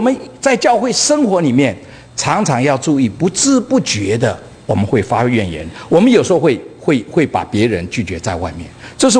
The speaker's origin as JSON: {"language": "Chinese", "country": "China", "said": "可是常常我们中国人不知道为什么"}